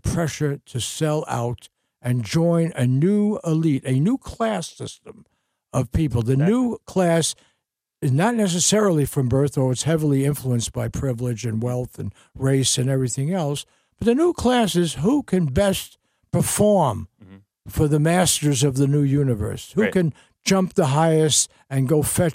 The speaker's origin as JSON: {"language": "English", "town": "Bronx", "region": "New York", "country": "United States", "tie": "born or raised there", "said": "I grew up in the Bronx, New York, went to City College, was there in the Bronx living with my mother, who was a garment worker until I was 23 years old or something, and took the train to school."}